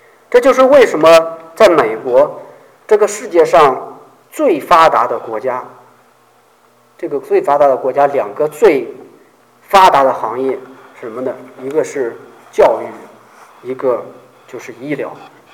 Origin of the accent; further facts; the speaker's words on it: China; now in United States; 那我们过去在小时候在中国的时候受教育啊